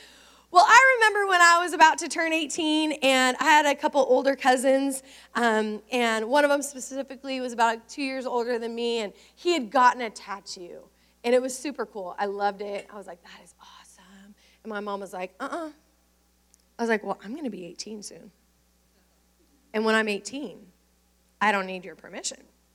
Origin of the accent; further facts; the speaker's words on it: United States; I'm Native American, so maybe we'll kind of go with that sort of flow.